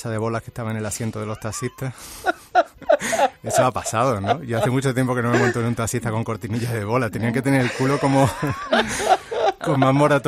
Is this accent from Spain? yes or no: yes; Spain; yo soy español, sí.